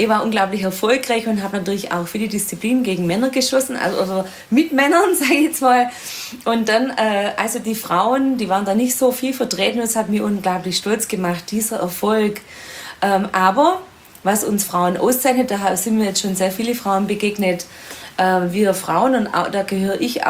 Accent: Baden-Württemberg, Germany; im Sportkreis Ostalb, also meiner alten Heimat im Schwäbischen in der Nähe von Stuttgart

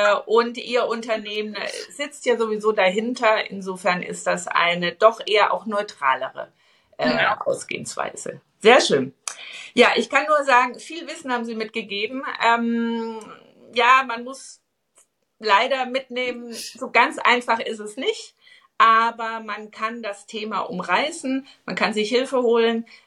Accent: Bavaria, Germany; Ich bin Bayerin

